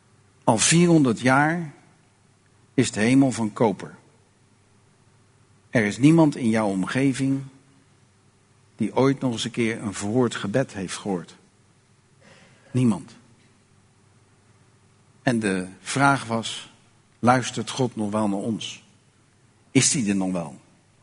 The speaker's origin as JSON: {"language": "Dutch", "town": "Rotterdam", "region": "South Holland", "country": "Netherlands", "said": "Ik kom uit Rotterdam. 146 verschillende naties wonen in mijn stad. Het is normaal dat je op straat loopt en je hoort meerdere talen."}